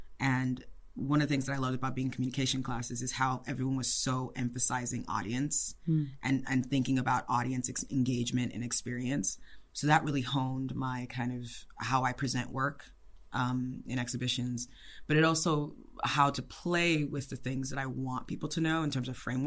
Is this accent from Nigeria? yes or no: yes; Ife, Osun, Nigeria; born there; I was born in Ife, Nigeria. My parents went to, or they met in the university there. So there's no familial ties to Ife. My father is from southwest Nigeria